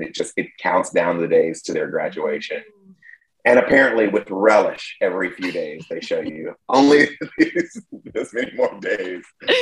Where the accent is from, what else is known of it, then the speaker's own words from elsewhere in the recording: Mississippi, United States; also born or lived in Georgia; And I grew up in Mississippi and did my junior and high school years in Georgia.